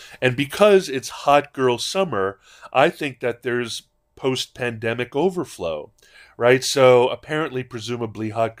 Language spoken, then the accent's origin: English; Hawaii, United States; I was a Howley, which turns out means that while even if you're a Kama'aina Howley growing up in Hawaii, you are not necessarily invited to all the reindeer games.